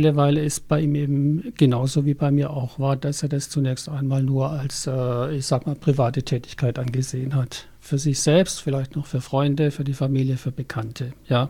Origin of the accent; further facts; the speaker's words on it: Pforzheim, Baden-Württemberg, Germany; born there; now in Eisingen, Germany; Ja, also ich bin 1954 in Pforzheim geboren, habe 3 Kinder, wohne in Eisingen